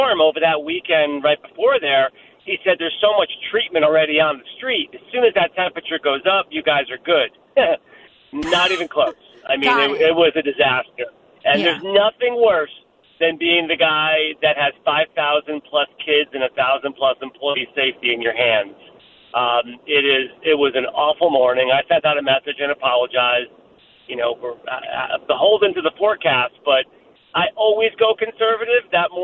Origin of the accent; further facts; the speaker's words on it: New England, United States; I could deal with snow. I grew up in New England.